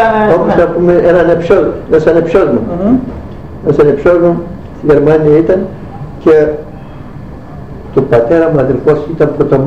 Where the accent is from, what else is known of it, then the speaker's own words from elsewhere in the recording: Metaxades, East Macedonia and Thrace, Greece; born there; Τους Μεταξάρες Δημοτήχου.